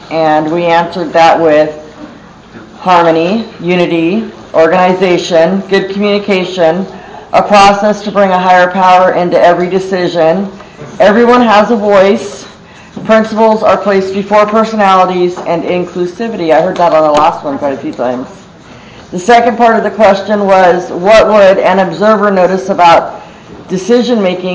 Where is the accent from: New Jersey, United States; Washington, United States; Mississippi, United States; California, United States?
California, United States; Twain Heart; I'm an addict from California Mid-State Region, specifically Twain Heart, California.